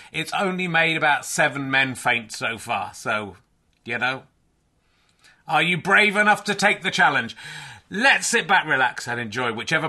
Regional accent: York, Yorkshire and the Humber, United Kingdom; born there; because I was born in York, which is where Richard of York.

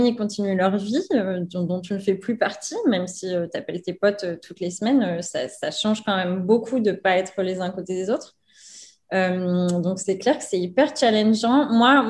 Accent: France; now in United States; la reine du monde hein, en tant que Française, aucun problème.

